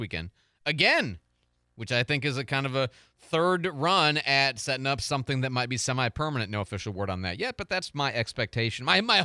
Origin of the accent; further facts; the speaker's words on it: St. Louis, Missouri, United States; And I'm from St. Louis.